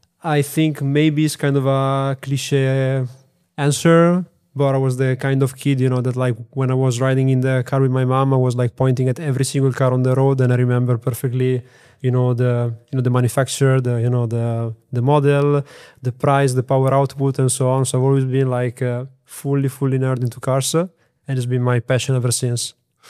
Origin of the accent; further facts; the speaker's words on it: Lugo di Romagna, Emilia-Romagna, Italy; English is a second language; I come from Emilia-Romagna, so it's the Italian region. I come specifically from the province of Ravenna. From a very small city, but is actually still, connected to the car industry. Because actually, my hometown is called Lugo di Romagna